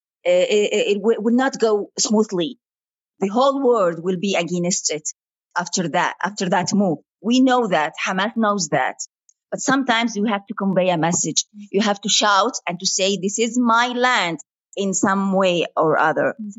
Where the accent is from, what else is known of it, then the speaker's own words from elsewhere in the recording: Yemen; English is a second language; Because it's a foreign language in our country.